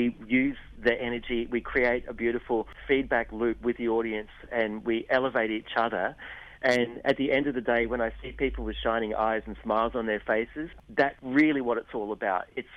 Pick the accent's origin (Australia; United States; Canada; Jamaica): Australia; it didn't represent my values as an Australian.